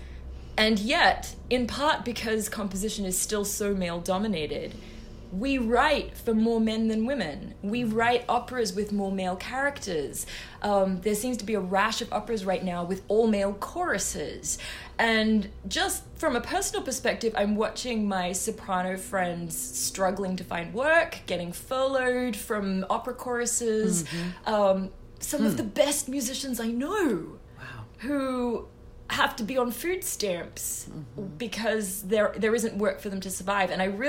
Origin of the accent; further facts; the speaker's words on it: Australia; I grew up in Australia in a past life, studying classical acting.